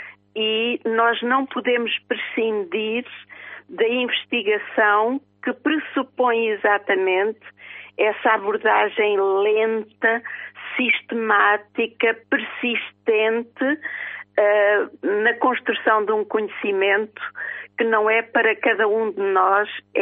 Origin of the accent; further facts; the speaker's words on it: Oliveira do Bairro, Aveiro, Portugal; born there; Eu sou nascida no Treviscal, no Conselho de Oliveira de Bairro, onde resido neste momento.